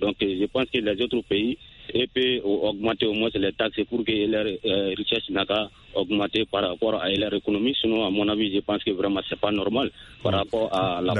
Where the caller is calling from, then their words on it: Mali; Oui, précisément dans mon village natal à Soninkeni.